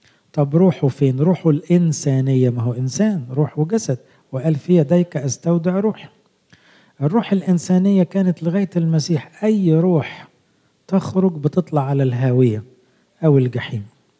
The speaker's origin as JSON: {"language": "Arabic", "country": "Egypt", "lives_now": "United States", "said": "زي الأسر الجامعية زمان عندنا في مصر"}